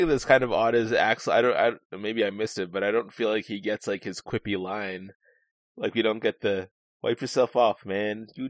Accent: Los Angeles, California, United States; born there; even though I was born in Los Angeles. As an underprivileged child, you just never see yourself hanging out in the Beverly Hills areas at the age of 16.

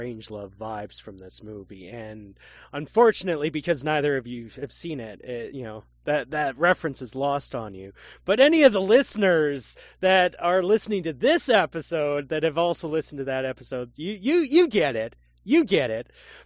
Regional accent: Canada; That disappoints me as a Canadian

